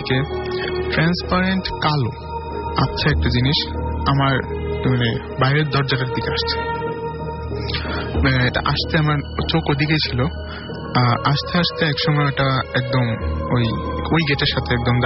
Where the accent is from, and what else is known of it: Dhaka, Dhaka Division, Bangladesh